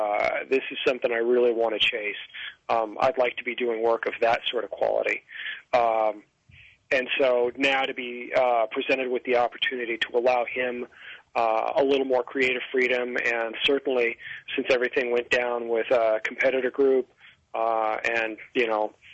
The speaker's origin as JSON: {"language": "English", "town": "Memphis", "region": "Tennessee", "country": "United States", "tie": "born or raised there", "said": "I grew up in Memphis, Tennessee. Was there more than 20 years"}